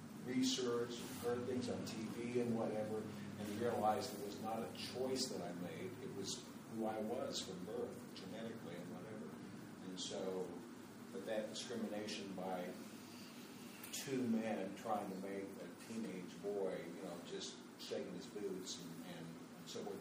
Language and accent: English; Kansas, United States; I'm from North County, and like Master Timothy, I came from Kansas.